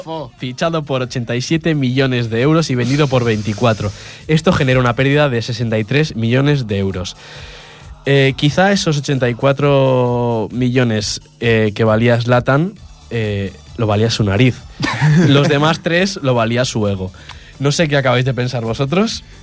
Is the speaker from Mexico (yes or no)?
no; Spain; siendo españoles, pues sí, claro, ¿qué vas a decir, no?